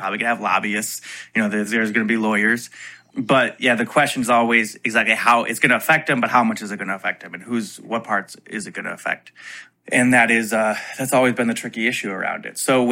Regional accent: Grand Rapids, Michigan, United States; I'm in my hometown right now of Grand Rapids, Michigan, which is actually what the movie American Pie was based on.

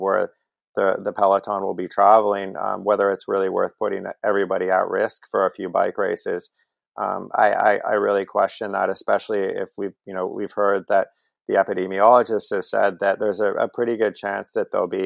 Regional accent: Canada; Well, as a Canadian and as a fan of his

